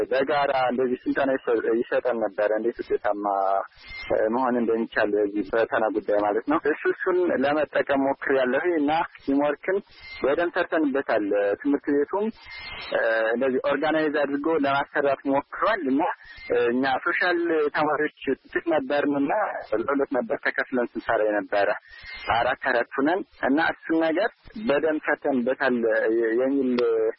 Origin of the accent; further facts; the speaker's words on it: Sekela, Amhara, Ethiopia; ምዕራብ ጎጃም ዞን ሰከላ ወረዳ ነው የተወለድኩት። ገጠራማ ክፍል ነው።